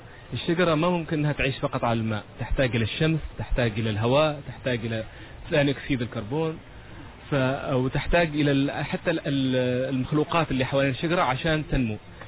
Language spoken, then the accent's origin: Arabic; Oman